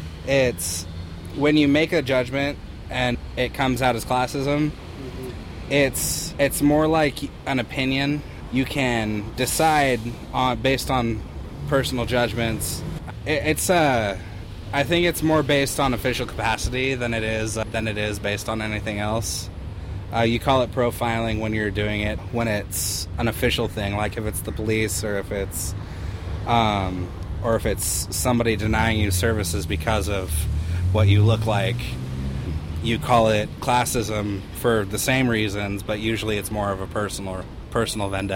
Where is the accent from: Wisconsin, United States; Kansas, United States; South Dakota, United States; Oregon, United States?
Oregon, United States; Portland; Right here in Portland.